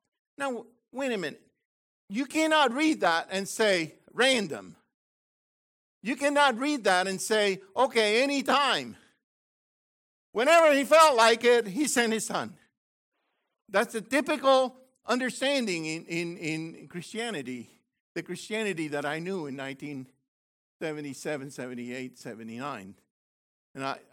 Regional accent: Puerto Rico; I'm not from Missouri. I'm from Puerto Rico.

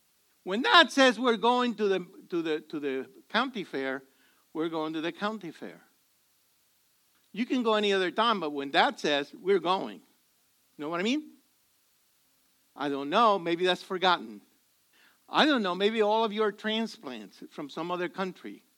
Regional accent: Puerto Rico; Somewhere in the center of Louisiana. I was so far from Puerto Rico, you wouldn't believe it.

